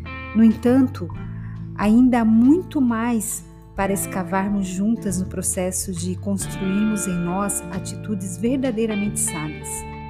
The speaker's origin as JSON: {"language": "Portuguese", "town": "Joinville", "region": "Santa Catarina", "country": "Brazil", "tie": "born or raised there", "moved": "yes", "lives_now": "João Pessoa, Brazil", "said": "eu saí da minha cidade natal em 2017, eu fiz uma grande mudança. Eu saí do sul para o nordeste. Então nós enviamos a nossa mudança pela transportadora. E meu marido e eu viajamos de Joinville para João Pessoa de carro."}